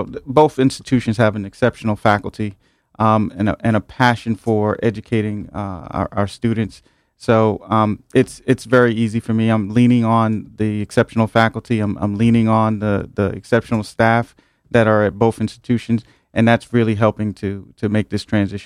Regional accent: New York City, New York, United States; I grew up in New York City.

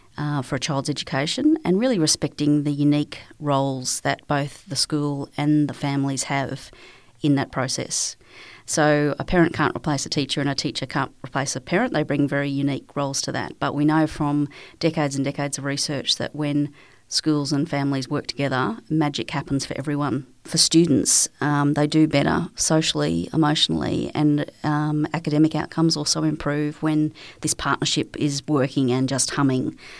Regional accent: Queensland, Australia; I'm born and bred in Queensland.

